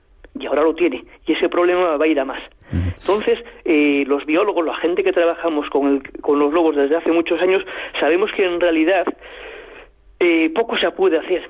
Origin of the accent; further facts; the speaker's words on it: Asturias, Spain; Yo soy asturiano y la situación en Asturias es mucho más compleja que la que hay en Francia.